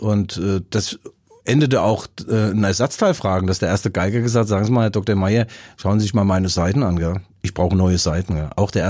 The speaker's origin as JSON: {"language": "German", "town": "Leipzig", "region": "Saxony", "country": "Germany", "said": "ich bin kein Wessi, ich bin ein Leipziger"}